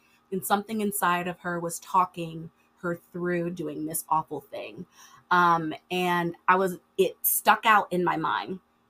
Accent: Florida, United States; And I live in Florida. I'm born and raised in Florida.

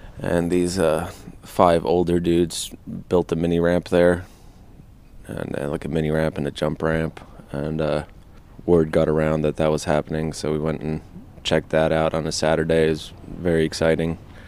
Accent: Newton, Kansas, United States; born there; I was born in Kansas, Newton, Kansas. It's kind of in the center.

